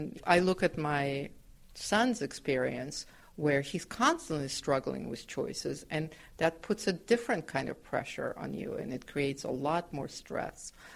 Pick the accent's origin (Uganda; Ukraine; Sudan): Ukraine; I think to me the century looked really hopeful in many ways because, you know, I grew up, my family survived World War II